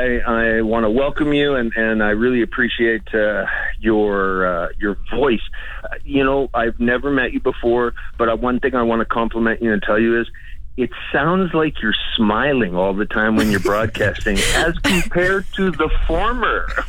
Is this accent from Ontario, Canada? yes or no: no; Regina, Saskatchewan, Canada; 46 years. I'm from Regina, born and raised.